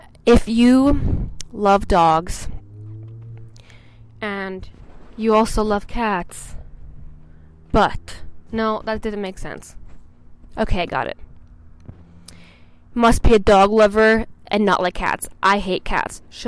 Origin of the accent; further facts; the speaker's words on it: Saskatchewan, Canada; I'm from Canada, Saskatchewan, Canada. I'm not gonna put my city.